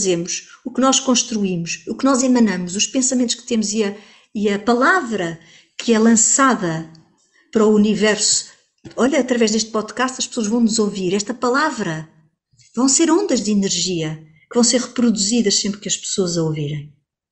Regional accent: Portugal; Como portuguesa que sou e descendente de seres. De antepassados que fizeram parte desse caminho

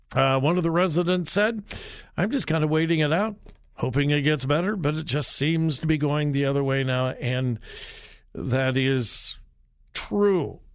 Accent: California, United States; now in Columbus, United States; and I have been in the Columbus area now for over 45 years. Never heard that kind of talk. Hey, I'm from California.

